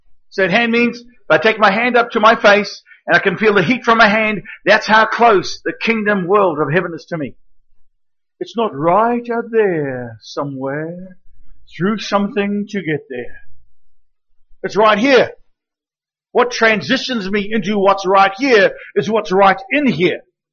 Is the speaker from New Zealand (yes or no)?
yes; New Zealand; I'm a New Zealander.